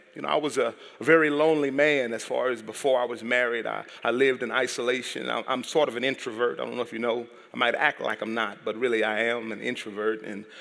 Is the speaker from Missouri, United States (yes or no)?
no; Brownwood, Texas, United States; So we're from Brownwood. I just want to give you a little background about me and about us. We lived in Brownwood, Texas.